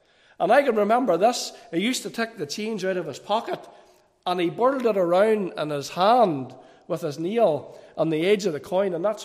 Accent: Cookstown, Northern Ireland, United Kingdom; now in Magherafelt, United Kingdom; I was brought up in the town of Cookstown. I live in Macrofelt now, but I was brought up in Cookstown.

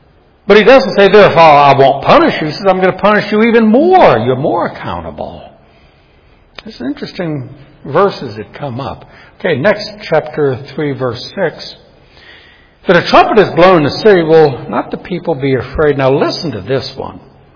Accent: New Orleans, Louisiana, United States; I've told you when I was a boy, growing up in New Orleans, we'd often take little weekend trips to Mississippi or Alabama.

